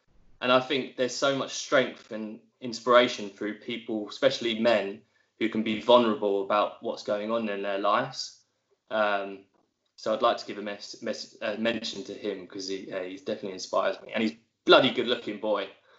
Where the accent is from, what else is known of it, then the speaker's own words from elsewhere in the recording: England, United Kingdom; accent: English; I apologise for my terrible Wi-Fi in the countryside of Hampshire and probably my terrible English accent, which maybe some of the Aussies might not know.